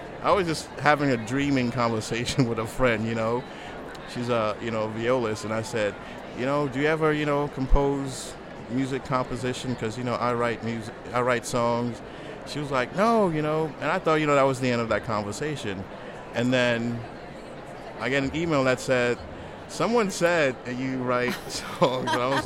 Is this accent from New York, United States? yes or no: yes; New York City, New York, United States; But the other part of it was growing up in Queens, New York. Like there was a lot of drama